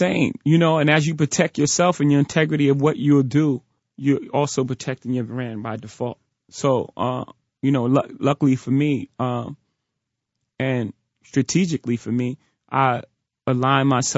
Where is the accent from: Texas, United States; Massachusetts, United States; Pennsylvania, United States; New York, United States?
New York, United States; Brooklyn; growing up in Marcy